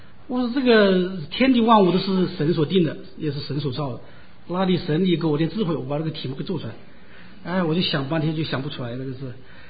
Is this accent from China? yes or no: yes; China; 因为我们从大陆来都知道